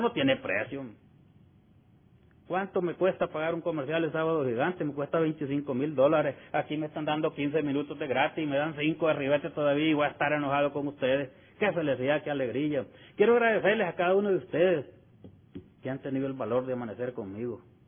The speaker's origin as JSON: {"language": "Spanish", "country": "El Salvador", "said": "siendo un hombre joven de 21 años, llegué a esos zapacones de basura en mi país, El Salvador"}